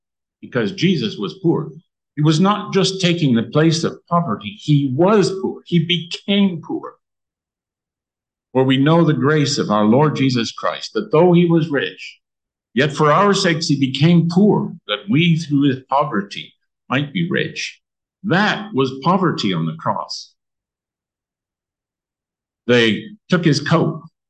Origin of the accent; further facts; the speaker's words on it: Canada; born there; I was born shortly after the Second World War, and I was born in Canada.